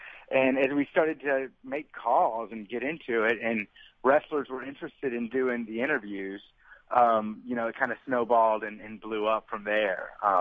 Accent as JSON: {"language": "English", "town": "Memphis", "region": "Tennessee", "country": "United States", "tie": "born or raised there", "said": "just growing up in Memphis, I mean, it was such a culture, especially when I was a kid in the late 70s and early 80s."}